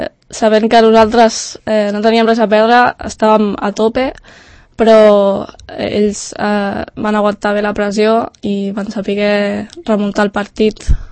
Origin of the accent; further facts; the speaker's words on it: Catalonia, Spain; jo sóc catalana de sempre